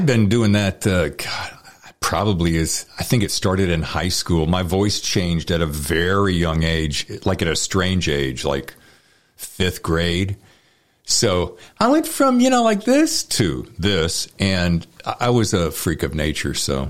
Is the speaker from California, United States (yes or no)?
no; Virginia, United States; also born or lived in Winston-Salem, North Carolina / Charlotte, North Carolina; Yeah, then grew up in Virginia, but spent a lot of time in Charlotte, which is where my family is now.